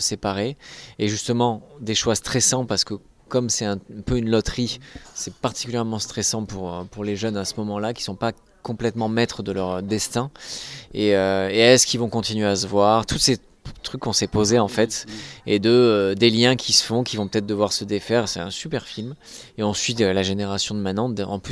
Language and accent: French; Saint-Gaudens, Occitanie, France; comme je suis de Saint-Gaudens, de venir à Saint-Gaudens